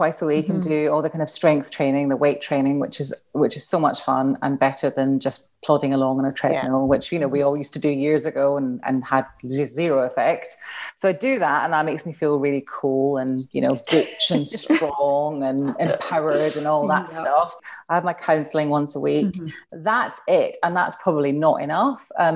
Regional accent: Glasgow, Scotland, United Kingdom; so I was born in 1971. The 70s and the 80s were kind of my formative years. I grew up in Glasgow as well

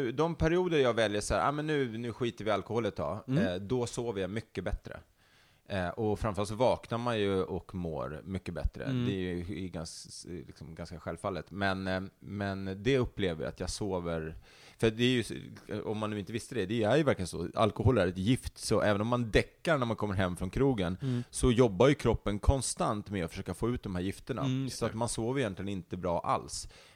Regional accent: Stockholm, Stockholm County, Sweden; Jag är uppvuxen inte så långt härifrån där vi sitter och spelar in det här. Mm. I Högdalen. Jag växte upp i Liseberg, Älvsjö, trakten.

